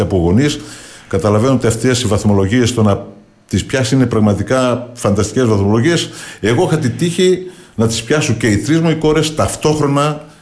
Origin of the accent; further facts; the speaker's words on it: Northern Greece, Greece; εμείς που είμαστε λίγο από Βόρειο Ελλάδα.